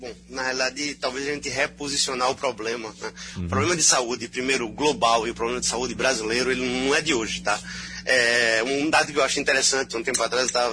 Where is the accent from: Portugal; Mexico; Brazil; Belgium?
Belgium; Eu sou belga também, estou sendo brasileiro e belga.